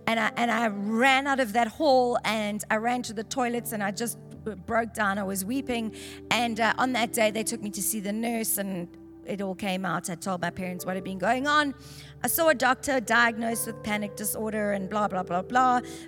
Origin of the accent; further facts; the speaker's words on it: Durban, KwaZulu-Natal, South Africa; I grew up in Durban.